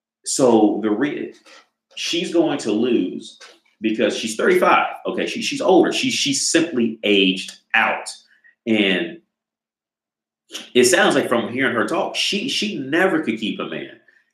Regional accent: Ohio, United States; the reason I knew Stormy Daniels had like completely fallen off was because I'm from Ohio.

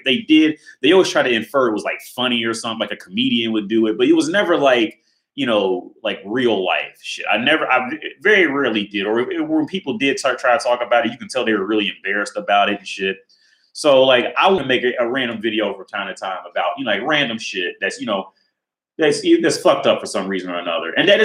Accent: Ohio, United States; Now I'm from Ohio, right?

